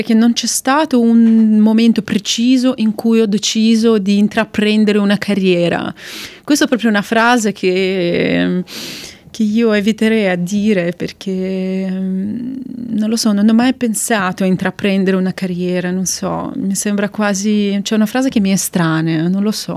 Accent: Central Russia, Russia; also born or lived in Moldova; now in Milan, Italy; la mia casa è in Italia, però io sono un soprano russo. Sono nata in Moldavia, però in una famiglia russa, e quando ero piccola ci siamo trasferiti in Russia centrale e sono russa e ci tengo a precisarlo.

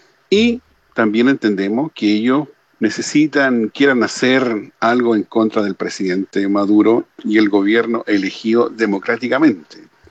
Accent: Chile; Yo soy chileno y eso es lo que nos ocurrió a nosotros. Cuando entró Pinochet y su dictadura, 1 millón de chilenos tuvimos que salir.

